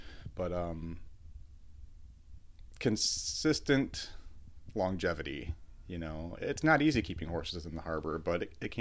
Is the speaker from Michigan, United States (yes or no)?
yes; Michigan, United States; I was from the Lower Peninsula. I just never ventured up this far.